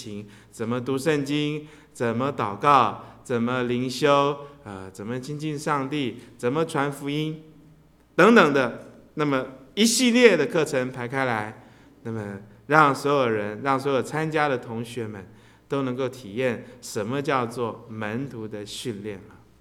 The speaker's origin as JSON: {"language": "Chinese", "country": "Taiwan", "lives_now": "United States", "said": "也讲到我们是从台湾来的"}